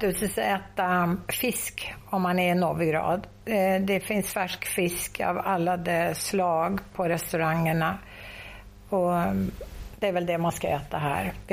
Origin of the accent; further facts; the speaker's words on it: Sweden; när vi säger att vi kommer från Sverige, då blir de väldigt överraskade att vi kan prata lite kroatiska.